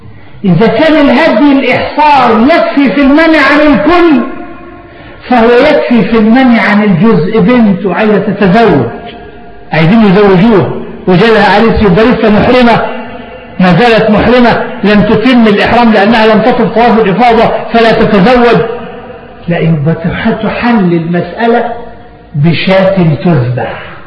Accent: Egypt; عندنا في مصر

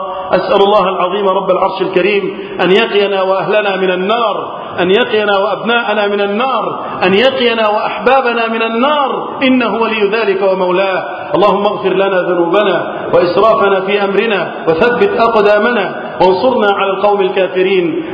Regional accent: Egypt; اللهم احفظ بلدنا مصر وسائر بلاد المسلمين من الفتن.

